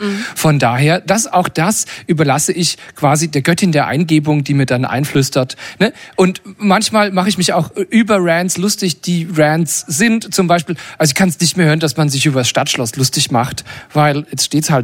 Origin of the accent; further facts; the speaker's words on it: Rhineland-Palatinate, Germany; Hallo, ich komme ursprünglich aus Rheinland-Pfalz.